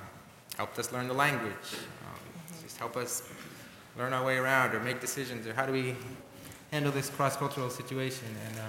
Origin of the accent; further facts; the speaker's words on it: United States; And I'm an American, I'm male, I'm an engineer.